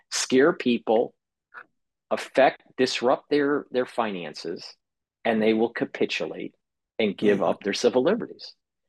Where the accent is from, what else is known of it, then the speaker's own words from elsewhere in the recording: Michigan, United States; moved away as an adult; now in New York, United States; I lived in Michigan, born and raised in Michigan, and then moved to New York in 2008.